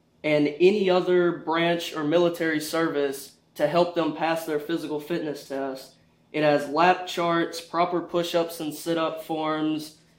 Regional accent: Monroe, Louisiana, United States; I'm from Monroe, Louisiana, and I'm currently attending Louisiana Tech University in Ruston, Louisiana.

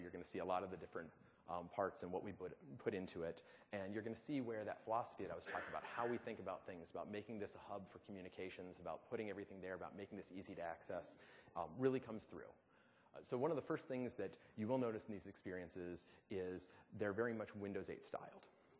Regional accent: United States; accent: American; In that case, I can only assume it's because you love my American accent.

